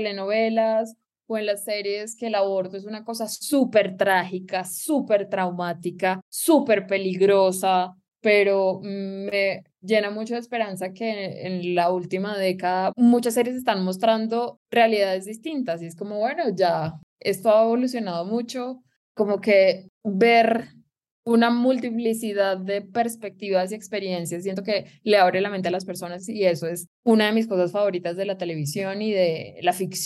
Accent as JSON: {"language": "Spanish", "country": "Colombia", "tie": "born or raised there", "said": "los medios tradicionales con los que crecimos en Colombia."}